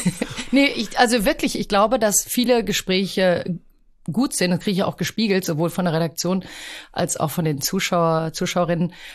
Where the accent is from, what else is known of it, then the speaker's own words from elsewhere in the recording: Rüsselsheim, Hesse, Germany; born there; Ich bin, wie du sagst, in Rüsselsheim geboren